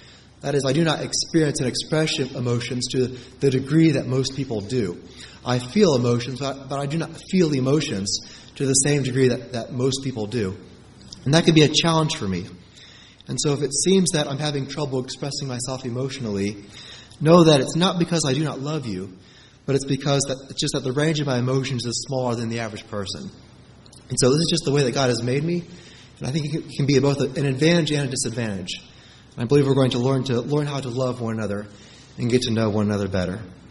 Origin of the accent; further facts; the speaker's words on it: Friendswood, Texas, United States; I grew up in Friendswood, Texas, which is a suburb south of Houston.